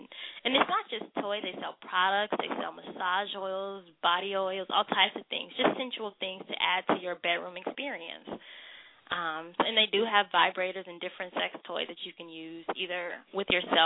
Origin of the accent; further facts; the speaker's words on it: Atlanta, Georgia, United States; I'm from Atlanta. I'm Southern, so I always like something a little sweet.